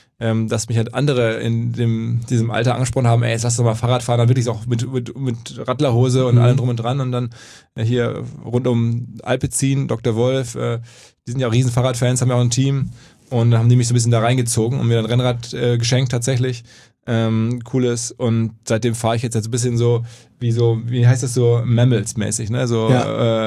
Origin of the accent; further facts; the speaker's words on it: Essen, North Rhine-Westphalia, Germany; Aber irgendwie bei uns in Essen gibt es den Baldeneysee